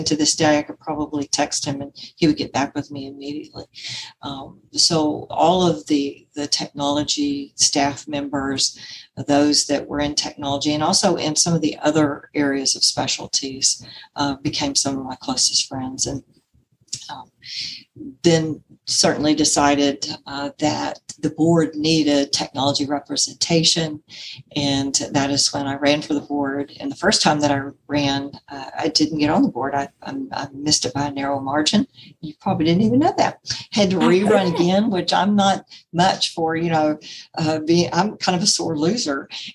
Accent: Houston, Texas, United States; I'm from the Houston area.

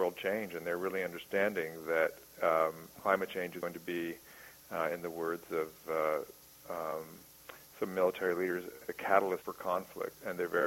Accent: California, United States; because I grew up in Silicon Valley and this place where all the land of, I worked at Apple in the early days

